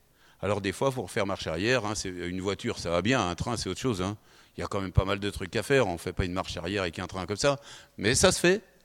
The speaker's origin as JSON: {"language": "French", "town": "Paris", "region": "Île-de-France", "country": "France", "tie": "born or raised there", "said": "Je suis né à Paris, j'ai vécu dans le fameux 9-3, 93, où il y a des voitures qui brûlent, où vous ne promenez pas la nuit à 23 heures. Mais j'ai vécu là"}